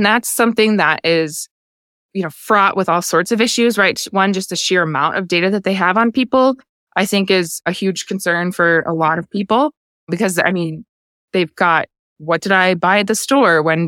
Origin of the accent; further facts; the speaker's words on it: Chicago, Illinois, United States; so I'm from the Chicago area initially.